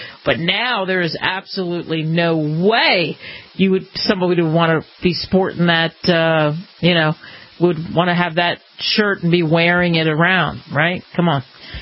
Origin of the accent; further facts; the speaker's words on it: Philadelphia, Pennsylvania, United States; And listen, I'm from Philly, and I can tell you about Philly rivalries that are unbelievable.